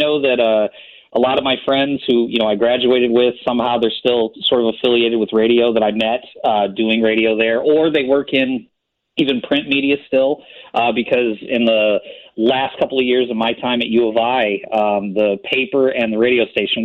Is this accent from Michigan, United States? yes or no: no; Illinois, United States; granted, I grew up in Illinois, so I can relate immensely to the movie in terms of locations